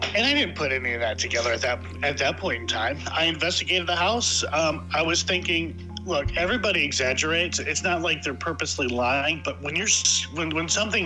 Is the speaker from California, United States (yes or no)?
no; Michigan, United States; Now, I'm originally from Michigan.